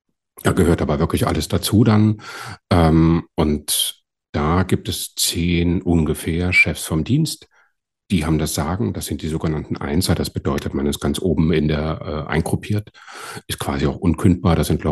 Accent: East Germany, Germany; now in Hamburg, Germany; zum anderen bin ich halt Ostdeutscher und das ist eben auch eine absolute Minderheit in Hamburg.

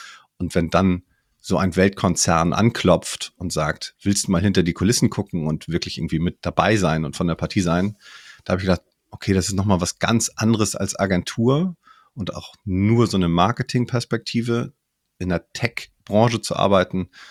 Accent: Kiel, Schleswig-Holstein, Germany; moved away as an adult; now in Munich, Germany; ich komme ursprünglich aus Kiel, bin nach München gezogen für den Job, das Praktikum.

